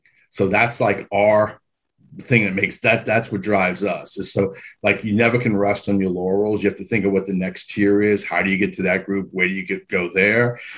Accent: New Orleans, Louisiana, United States; And I grew up in New Orleans, so I grew up in a melting pot kind of city.

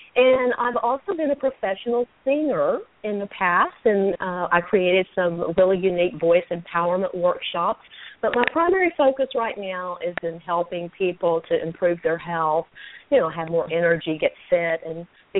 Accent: Paris, Texas, United States; now in Dallas, United States; Well, I was born and raised in Paris, Texas, a small town, and I'm currently living in Dallas, Texas.

